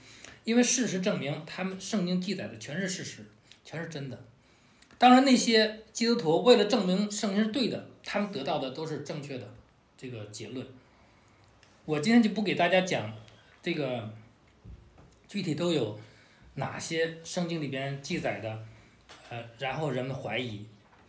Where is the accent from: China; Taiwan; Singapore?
China; 我们中国人有历史，对吧？